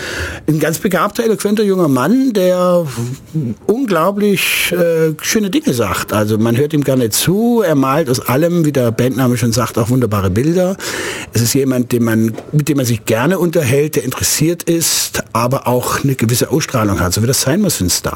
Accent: Laupheim, Baden-Württemberg, Germany; Ich bin jetzt auch in Laubheim groß geworden

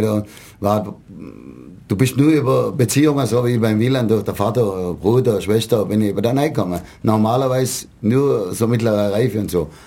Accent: Ulm, Baden-Württemberg, Germany; Ich bin in Ulm aufgewachsen, schön Seelandstraße, dann schön in Stifterschule gegangen.

